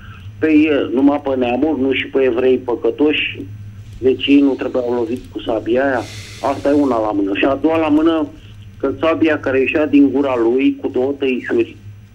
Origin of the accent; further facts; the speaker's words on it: Bucharest, Romania; din București.